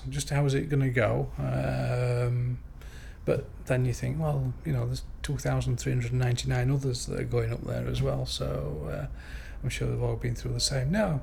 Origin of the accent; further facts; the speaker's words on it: Yorkshire and the Humber, United Kingdom; accent: Yorkshire; moved away as an adult; also born or lived in Liverpool; But yes, I'm originally from Yorkshire. The accent's from Yorkshire. I hope, anyway.